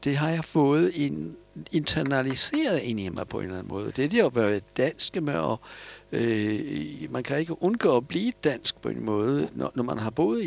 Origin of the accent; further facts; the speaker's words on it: Poland; Danish is a second language; jeg har betragtet mig selv dengang som polak, simpelthen, og ikke som jøde. Og det var jeg heller ikke.